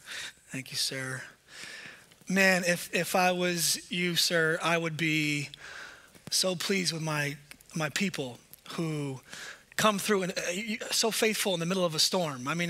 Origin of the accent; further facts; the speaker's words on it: New York, United States; Because I'm from New York, I like to not just talk about the elephant in the room